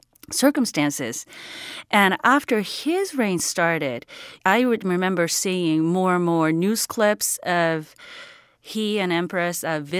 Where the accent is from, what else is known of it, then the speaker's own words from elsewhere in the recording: Japan; because I grew up in Japan.